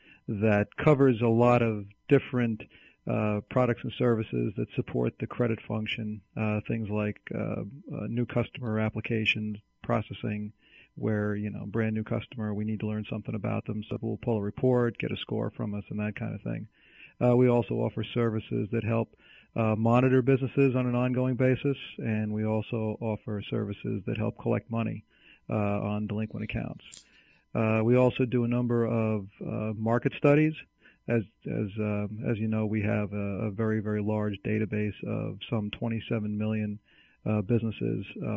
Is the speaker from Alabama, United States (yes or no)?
no; Long Island, New York, United States; now in Carlsbad, United States; I grew up on Long Island, yep.